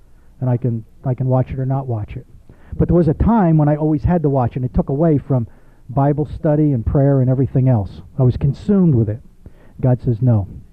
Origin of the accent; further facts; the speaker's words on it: Northeast, United States; I remember in school I had a Greek professor growing up in the Northeast